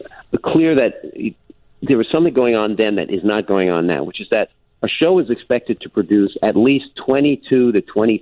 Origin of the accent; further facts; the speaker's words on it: New York, United States; I grew up in New York. And I was like, you know, I know people like this.